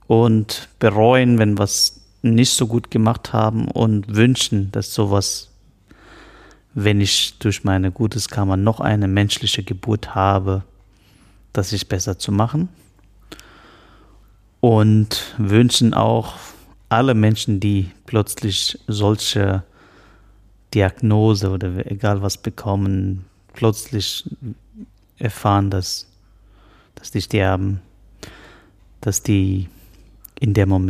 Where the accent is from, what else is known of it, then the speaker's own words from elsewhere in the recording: Ladakh, India; Ich bin ein buddhistischer Mönch. Ich komme aus Ladakh, nordindische Himalaya. Und ich bin jetzt 42.